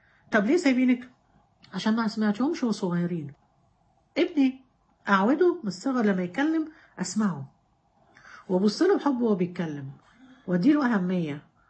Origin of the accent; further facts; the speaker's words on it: Egypt; بس احنا عندنا في مصر بقى يا بليد يا فاشل يا خايب